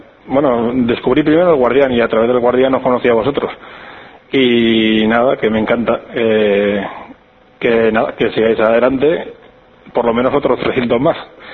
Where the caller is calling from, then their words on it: Fuenlabrada, Community of Madrid, Spain; de Fuenlabrada, Madrid. Y llamo para felicitaros por vuestro 300 programas.